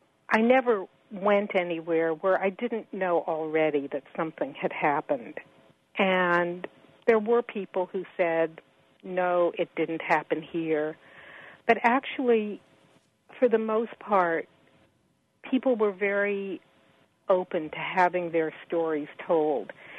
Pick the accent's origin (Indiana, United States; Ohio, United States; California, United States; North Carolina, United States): California, United States; And I was born in Los Angeles. I grew up in California.